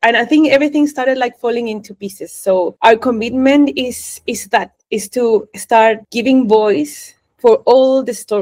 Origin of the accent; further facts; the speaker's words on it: Chile; moved away as an adult; now in New Zealand; I'm originally from Chile. I immigrated first to New Zealand with my husband. We left Chile in 2011